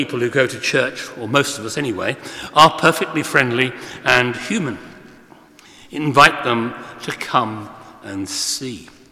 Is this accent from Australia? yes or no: no; Coventry, West Midlands, United Kingdom; I come from Coventry in the West Midlands and I've had many rude jokes made about where I come from.